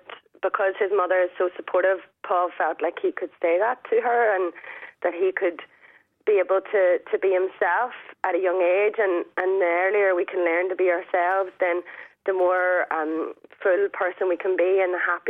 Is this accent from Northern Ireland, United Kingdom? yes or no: yes; Northern Ireland, United Kingdom; moved away as an adult; I mean, I grew up in Northern Ireland, and I felt like I had to go to London